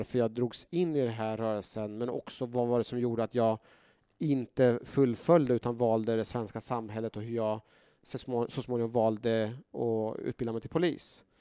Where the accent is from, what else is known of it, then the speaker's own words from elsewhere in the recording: Norrköping, Östergötland, Sweden; Jag växte upp i Norrköping, där vi växte upp i en så här Svenssonområde, Smedby, där det var 99% var svenskar